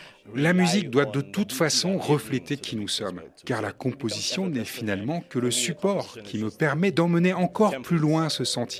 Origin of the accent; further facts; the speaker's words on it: St. Lucia; je suis fier d'être originaire de Sainte-Lucie